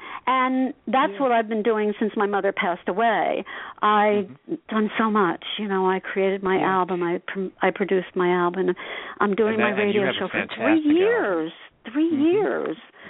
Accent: Asbury Park, New Jersey, United States; But I loved growing up in Asbury Park, and I went to Asbury Park High School for 1 year.

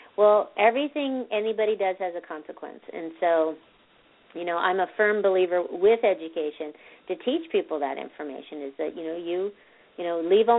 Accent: California, United States; Just because I'm from California doesn't mean I'm a hippie.

